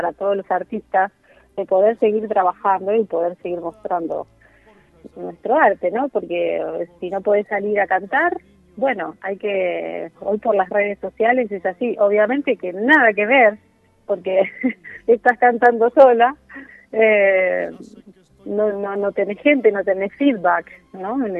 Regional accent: Tandil, Buenos Aires Province, Argentina; sí, de Tandil.

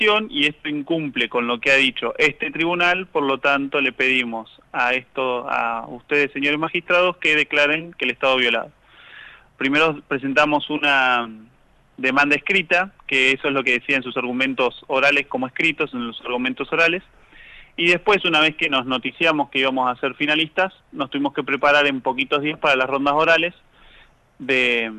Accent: Azul, Buenos Aires Province, Argentina; Sí, yo soy de Azul y el equipo es bastante variado. Yo soy de Azul

